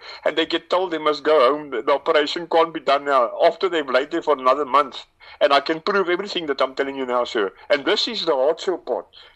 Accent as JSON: {"language": "English", "town": "Southend", "region": "East of England", "country": "United Kingdom", "tie": "born or raised there", "said": "I grew up in Southend. My father was a sergeant major in the army"}